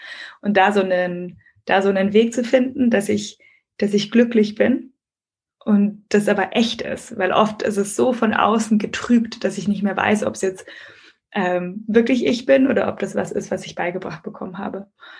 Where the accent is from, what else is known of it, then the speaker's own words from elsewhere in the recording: Munich, Bavaria, Germany; born there; ich bin 32-jährige Münchnerin, also wirklich gebürtige Münchnerin